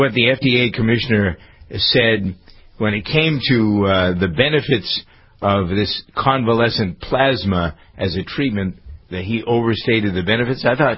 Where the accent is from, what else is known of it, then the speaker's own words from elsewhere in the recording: Framingham, Massachusetts, United States; That is, here locally in my hometown of Framingham